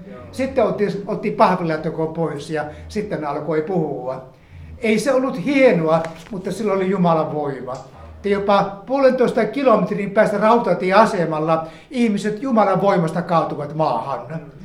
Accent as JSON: {"language": "Finnish", "town": "Hankasalmi", "region": "Central Finland", "country": "Finland", "tie": "born or raised there", "said": "Ja meillä Hankasalmella me oltiin niin lain alla oleva seurakunta, että pienet pojatkin antoivat kymmenykset."}